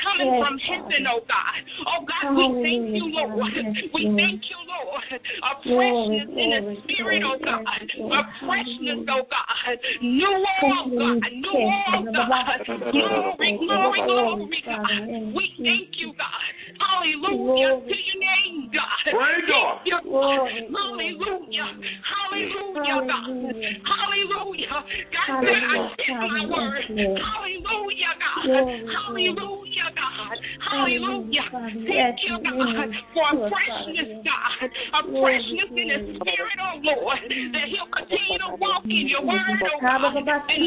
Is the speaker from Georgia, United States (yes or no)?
no; Greenville, South Carolina, United States; Greenville, South Carolina.